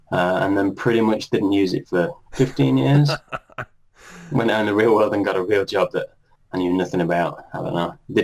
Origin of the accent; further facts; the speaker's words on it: Manchester, North West England, United Kingdom; now in Sheffield, United Kingdom; I'm from Manchester originally in England, but I'm at Sheffield now, so a bit further east.